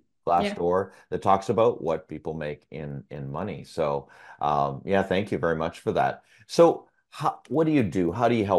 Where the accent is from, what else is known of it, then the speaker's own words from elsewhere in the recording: Canada; So I grew up with in Canada with German parents, immigrants. So I'm first generation Canadian